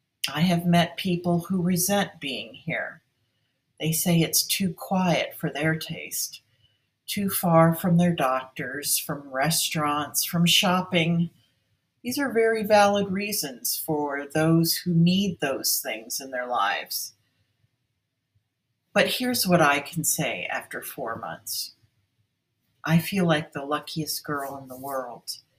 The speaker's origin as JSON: {"language": "English", "town": "Fort Lauderdale", "region": "Florida", "country": "United States", "tie": "born or raised there", "also_born_or_lived": "Ann Arbor / New York City", "lives_now": "Breckenridge, United States", "said": "All my life, I have lived in a series of towns that were attraction centers, like my hometown of Fort Lauderdale, Florida, my college town of Ann Arbor, Michigan, my career home of New York City, my most recent home of Breckenridge, Colorado."}